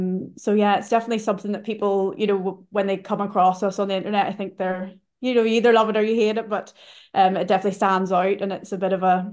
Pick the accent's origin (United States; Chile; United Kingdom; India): United Kingdom; Portstewart, Northern Ireland; I'm from Port Stewart, so just the town next to where the hotel's located, and got a new appreciation for the area after being away for, you know, 10, 12 years.